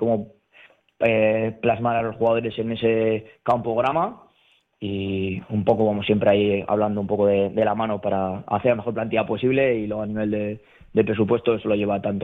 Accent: Logroño, La Rioja, Spain; es verdad que conozco mucho más, porque soy también de Logroño, de La Rioja, pues toda esa zona más de Aragón, de Navarra, el País Vasco está claro, y La Rioja

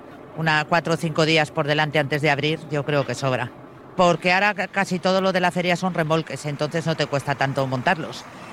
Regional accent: Tudela, Navarre, Spain; yo lo agradezco porque vengo de Tudela de 45 grados y para mí esto es una maravilla

